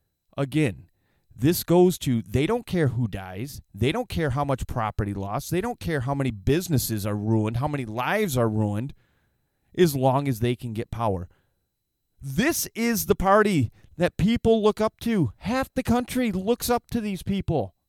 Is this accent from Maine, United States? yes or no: no; Michigan, United States; Oh, hey, we got a good story here from my home state of Michigan, as if this is going to be a surprise.